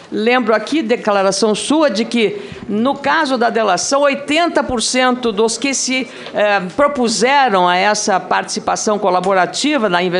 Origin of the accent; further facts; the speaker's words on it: Rio Grande do Sul, Brazil; meu conterrâneo do outro Rio Grande, do Norte. Eu sou do Sul